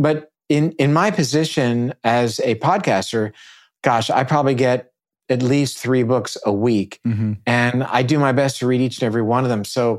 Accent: Naples, Florida, United States; here in my hometown, which is Naples.

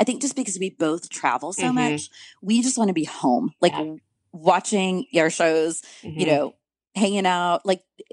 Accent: Japan; And I grew up in Japan. So the Asian culture has always been, you know, so dear to me.

